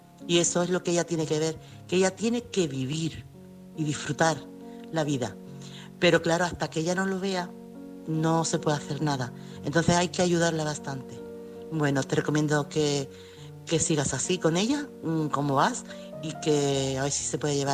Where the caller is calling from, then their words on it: Chiclana, Andalusia, Spain; corresponsal de Chiclana.